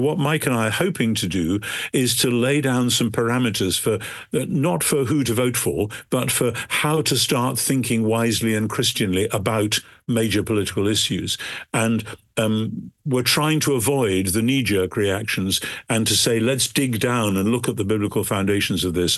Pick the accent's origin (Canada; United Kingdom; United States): United Kingdom; me as a Brit, writing a book which is obviously partly aimed into the American situation.